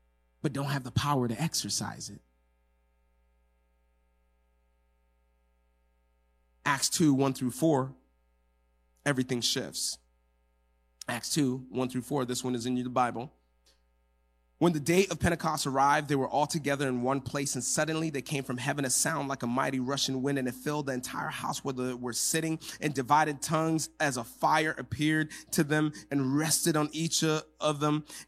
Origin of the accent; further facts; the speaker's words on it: Lusaka, Lusaka Province, Zambia; first language English; I was born in Africa. So people often ask me, where are you from? I said, well, I'm from Lusaka, Zambia. And they would ask me, what's your mother tongue?